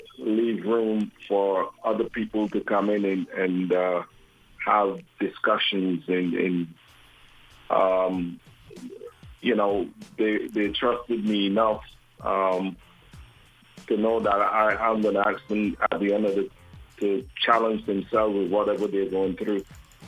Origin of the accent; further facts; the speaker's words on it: Sicily, Italy; now in New York, United States; Originally, I was from Sunbury, Sicily. Then the house burned when I was around 3 or 4, and we moved to Six Rose. And from Six Rose, migrated to New York, to America.